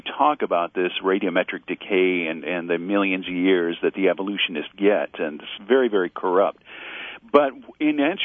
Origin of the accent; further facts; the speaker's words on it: Chicago, Illinois, United States; thank you for reading from my hometown newspaper, the Chicago Tribune.